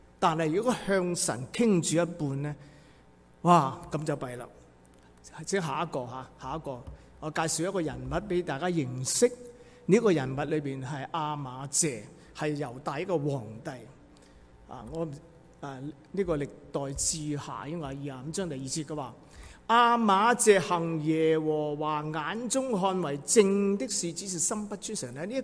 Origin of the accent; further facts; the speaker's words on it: Guangdong, China; 鼻咽癌、啊、我们广东人、啊、但是在北方人就吃很多腌制的东西